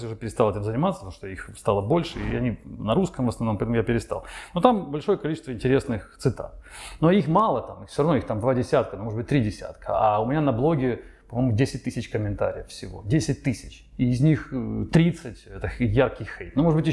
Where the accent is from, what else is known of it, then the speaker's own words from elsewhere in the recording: Ukraine; moved away as an adult; also born or lived in Moscow, Russia; В Украине родился, в Украине вырос. Из Украины уехал, когда мне было лет 23, наверное. И дальше стал по миру путешествовать. Там жил. В России жил. Уехал в Россию. Мне было 23 или 24, я в Россию переехал и пару лет прожил в России, в Москве.